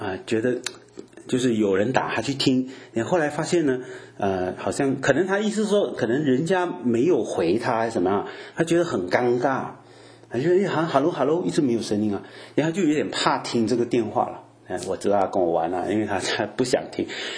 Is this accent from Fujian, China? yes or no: yes; Fujian, China; moved away; 现在我已经很久没有住在家，以前我还没出国的时候，我是福建人啊，所以我们那个地方很多人都是讲福建话的，就是闽南话的啊。